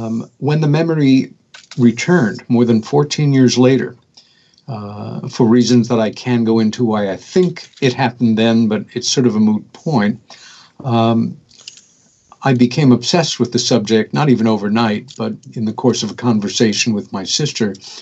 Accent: New York, United States; when we were kids growing up on Long Island, New York State, about 30 miles east of Manhattan in a little village.

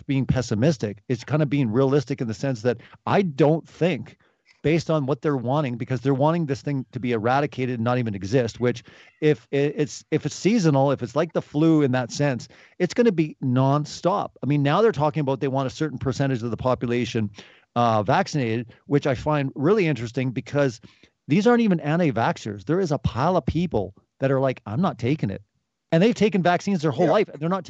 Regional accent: South Dakota, United States; born there; You know, first of all, I was born in America. I was born in South Dakota. I'm a dual citizen.

